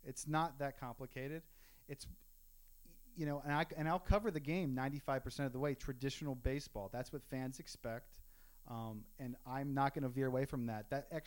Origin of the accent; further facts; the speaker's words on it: North Carolina, United States; I grew up in North Carolina. I made him watch a lot of Met games.